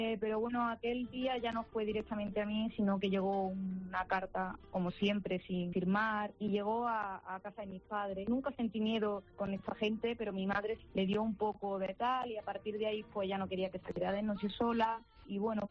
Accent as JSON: {"language": "Spanish", "town": "Andújar", "region": "Andalusia", "country": "Spain", "tie": "born there", "said": "Bueno, pues soy nací en Andújar, en Jaén."}